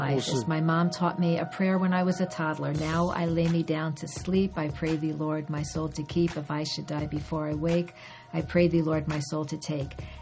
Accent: New York City, New York, United States; I was raised in New York City, into a Jewish family. We attended synagogue on the High Holy Days.

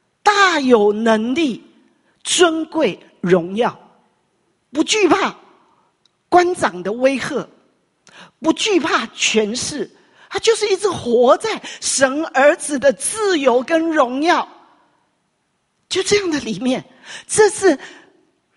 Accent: Taiwan; 你知道这个在我台湾人的礼教底下是多大的突破

